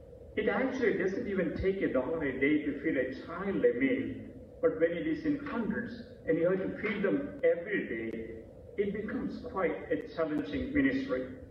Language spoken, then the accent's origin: English; India; English is a second language; also born or lived in Philippines; now in St. Louis, United States; Though I am from India, I was a missionary to the Philippines for 11 years.